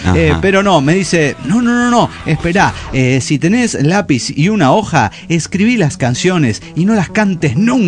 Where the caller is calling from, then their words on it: Bucaramanga, Santander, Colombia; de Bucaramanga, Colombia.